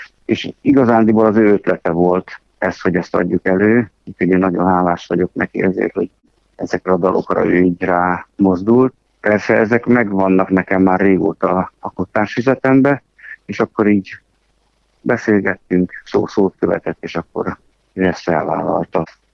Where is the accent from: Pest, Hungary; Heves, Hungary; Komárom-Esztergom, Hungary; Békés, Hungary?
Békés, Hungary; Tótkomlós; Hát én Tótkomoson nőttem fel